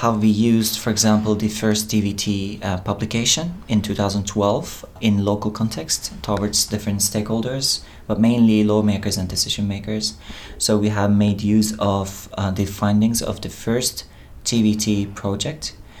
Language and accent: English; Ankara, Turkey; I'm from Turkey. I'm from the capital.